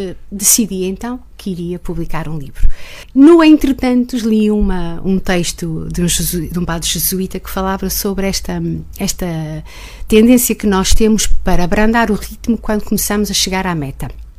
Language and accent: Portuguese; Barcelos, Norte, Portugal; tenho finalmente para apresentar aqui em Barcelos, na minha terra, passar uma noite, suponho eu, agradável